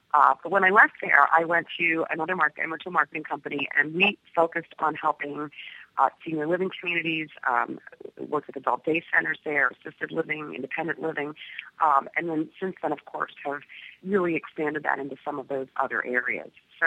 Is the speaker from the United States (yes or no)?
yes; Philadelphia, Pennsylvania, United States; So I am from the Philadelphia area, although I'm fairly well traveled throughout the United States.